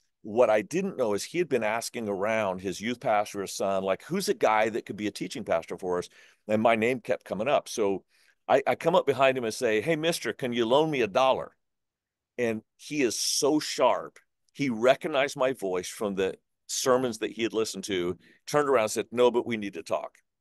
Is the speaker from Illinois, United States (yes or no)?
no; Sacramento, California, United States; also born or lived in Portland, United States; Yeah, I hail from the West Coast, born in Portland, but grew up in Sacramento.